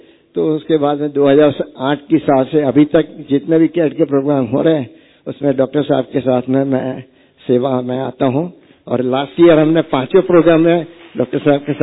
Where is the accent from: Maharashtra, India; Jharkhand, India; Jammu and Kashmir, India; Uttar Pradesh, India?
Maharashtra, India; Mumbai; मैं बम्बई का रहने वाला हूँ, बम्बई जाऊंगा तो वहाँ सेकंड ओपिनियन लूंगा।